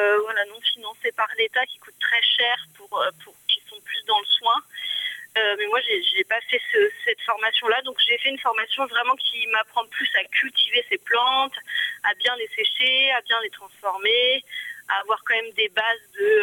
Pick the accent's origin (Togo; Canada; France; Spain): France; Auxerre, Bourgogne-Franche-Comté; Moi je suis bourguignonne quand même. J'ai grandi à Auxerre.